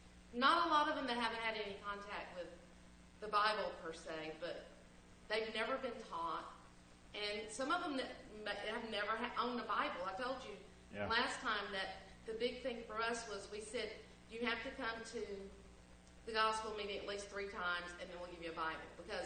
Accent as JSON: {"language": "English", "country": "United States", "said": "As an American, I would."}